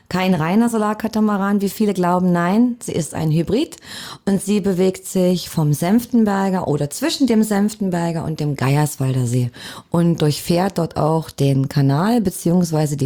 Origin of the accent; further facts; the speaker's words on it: Werben, Brandenburg, Germany; also born or lived in Cottbus; Ich selber bin gebürtige Cottbusserin. Und mein Elternhaus ist in Werben, Spreewald.